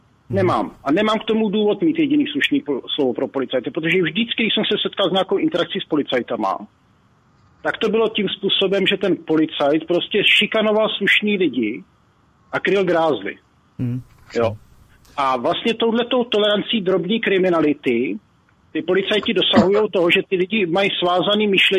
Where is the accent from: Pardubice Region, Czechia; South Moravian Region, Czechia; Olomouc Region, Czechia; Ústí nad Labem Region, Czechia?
South Moravian Region, Czechia; Brno; Já jsem z Brna, jo?